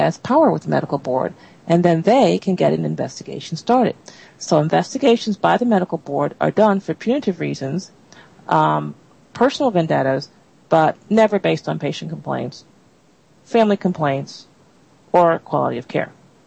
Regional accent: New York, United States; Now, I'm from New York State, so I can talk about New York State.

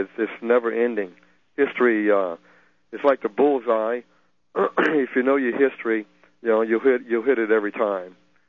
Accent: New Orleans, Louisiana, United States; We grew up in New Orleans, and my wife and I had started studying.

